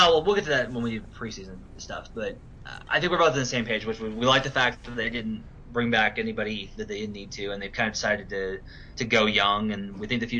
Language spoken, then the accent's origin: English; Arkansas, United States; I come from Arkansas, where of course all the lakes are very muddy